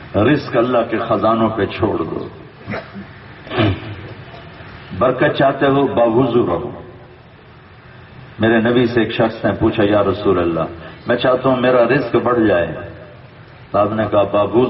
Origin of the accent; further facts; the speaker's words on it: Multan, Punjab, Pakistan; میرے ضلع، میرا ضلع ملتان ہے، ہم تو اس کے کھاتے میں ہیں